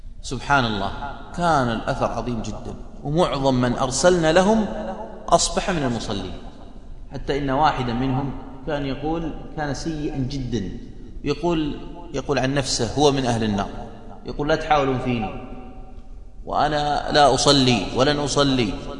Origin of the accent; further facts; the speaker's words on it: Riyadh, Riyadh Province, Saudi Arabia; عندنا في الرياض موجودة الظاهرة هذه